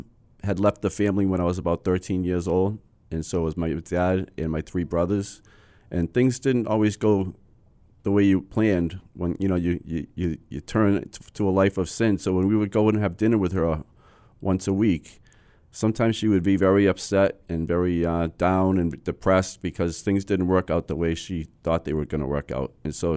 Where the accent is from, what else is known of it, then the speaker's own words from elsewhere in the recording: Melrose, Massachusetts, United States; I grew up about 10 miles north of Boston, the end of the Orange Line in Melrose, Mass.